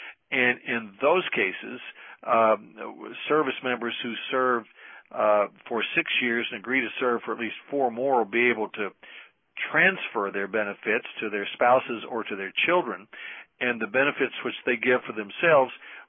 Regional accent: Maryville, Tennessee, United States; It's a special subject for me because I grew up in Maryville, Tennessee, and my mother had the only

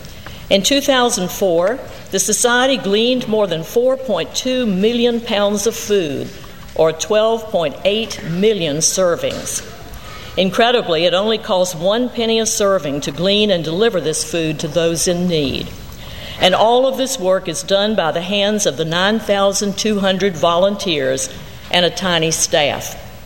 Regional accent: North Carolina, United States; In my home state of North Carolina, more than 900,000 of our 8.2 million residents are dealing with hunger

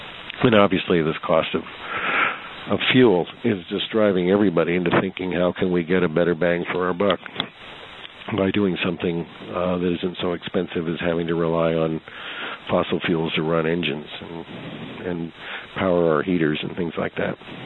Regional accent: Carmel, California, United States; I grew up here. I grew up in Carmel, which is now an unaffordable community.

